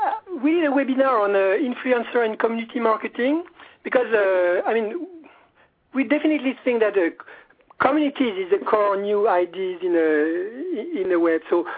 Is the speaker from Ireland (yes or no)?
no; France; English is a second language; Better than my accent, you figured out that I was French, we have a bunch of clients in Paris